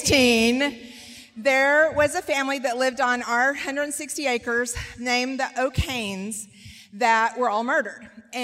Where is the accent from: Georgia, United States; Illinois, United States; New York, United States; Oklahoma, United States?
Oklahoma, United States; Lawton; We're from Southwest Oklahoma, right outside Lawton.